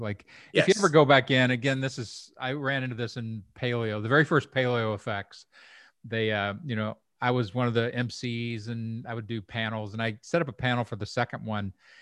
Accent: Kentucky, United States; I grew up in Kentucky.

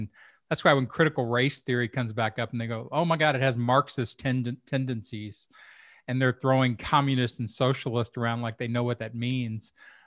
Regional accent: Kentucky, United States; because I'm from Kentucky.

